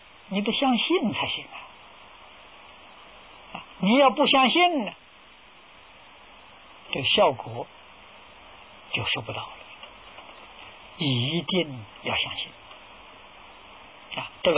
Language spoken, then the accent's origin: Chinese; China; 我们中国人叫出师，现在人叫毕业啊